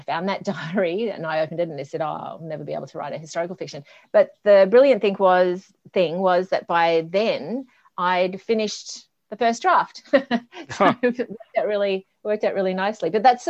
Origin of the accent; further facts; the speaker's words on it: Queensland, Australia; I'm from Queensland as well anyway.